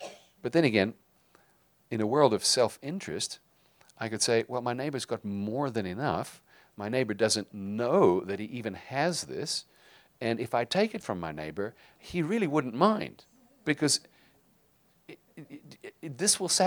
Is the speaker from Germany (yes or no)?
no; South Africa; We grew up in South Africa